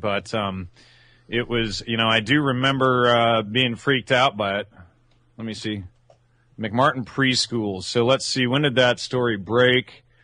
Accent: Calimesa, California, United States; I grew up in the Inland Empire. I grew up in a little town called Calum Mesa, which is next to a little town called Yucaipa.

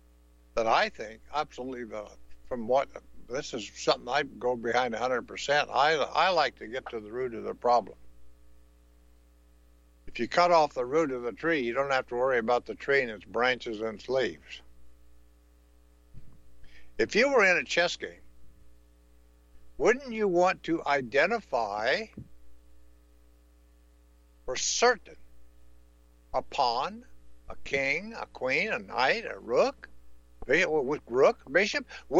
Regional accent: Kansas, United States; born there; In America, I was born in Kansas.

